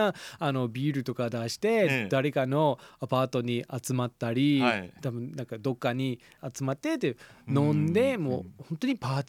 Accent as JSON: {"language": "Japanese", "town": "Atlanta", "region": "Georgia", "country": "United States", "said": "もう僕の出身のアトランタ市にはほとんど降らないんですね。"}